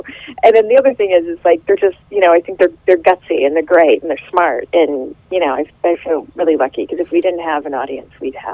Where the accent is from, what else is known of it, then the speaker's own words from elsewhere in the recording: Michigan, United States; I should know a lot about hockey because I'm from Michigan, but I don't.